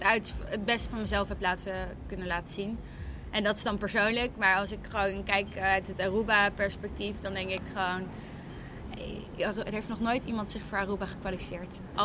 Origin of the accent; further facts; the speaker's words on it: Curaçao; Ik ben echt opgegroeid op Curaçao. Ik heb alles daar geleerd.